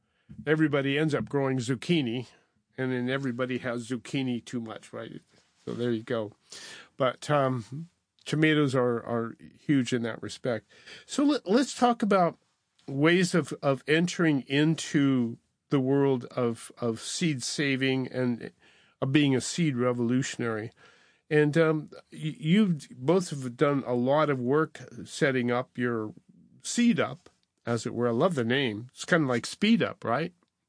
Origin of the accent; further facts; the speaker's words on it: Montana, United States; And I'm from Montana, the land of Montana hard red winter wheat, you know?